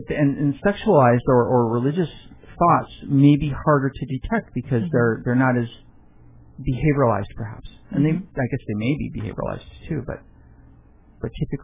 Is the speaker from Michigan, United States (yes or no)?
yes; Michigan, United States; I grew up in Michigan, and like by August, we had flannel shirts on, and there was frost.